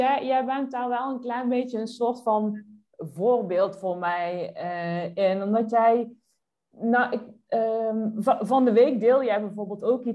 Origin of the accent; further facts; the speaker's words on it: North Brabant, Netherlands; accent: Brabant; zit nu te wachten op mijn Brabantse accent